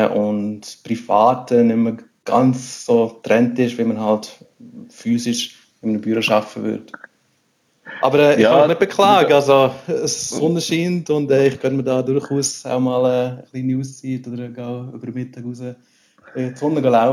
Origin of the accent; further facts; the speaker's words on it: Switzerland; Das ist das, was man sich so vorstellt, als Schweizer